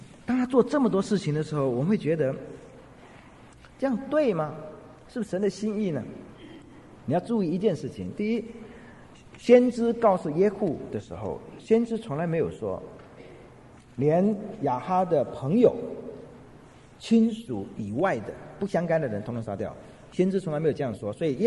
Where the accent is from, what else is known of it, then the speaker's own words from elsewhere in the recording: China; 我们中国人也是一样做的。